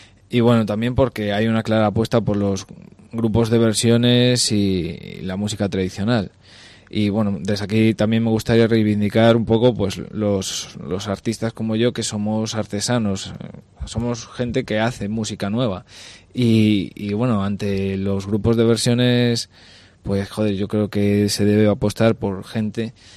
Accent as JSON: {"language": "Spanish", "town": "Toreno", "region": "Castile and León", "country": "Spain", "tie": "born or raised there", "said": "Sí, tengo en el mes de agosto en Toreno, que es muy especial para mí tocar en mi pueblo."}